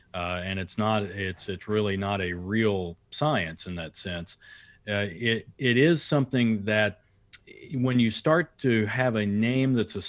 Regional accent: Newport, Arkansas, United States; I will mention my town where I grew up in Arkansas, Newport, Arkansas.

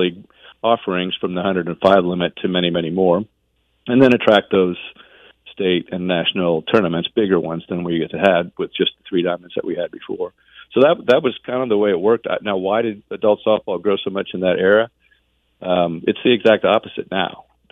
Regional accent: Jasper, United States; And I grew up in Jasper, so very sports-oriented community there as well.

